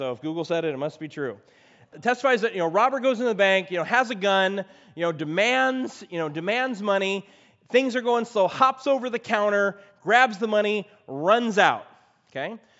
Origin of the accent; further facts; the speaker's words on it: Midwest, United States; This is not California, because I was from the Midwest